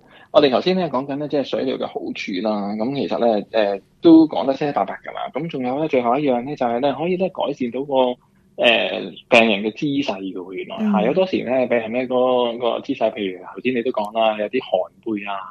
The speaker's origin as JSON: {"language": "Cantonese", "country": "China", "said": "即系尤其我哋中国人都会咧系比较顾忌一啲嘅。"}